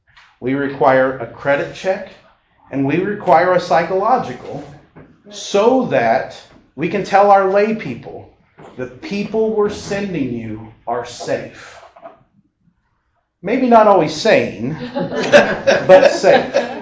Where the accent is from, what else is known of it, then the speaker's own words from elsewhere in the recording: Indiana, United States; I'm from Indiana.